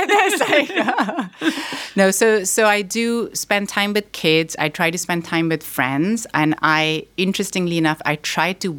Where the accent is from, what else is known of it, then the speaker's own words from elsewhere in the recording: Pakistan; now in United States; Their father, I'm from Pakistan, their father's from Ghana.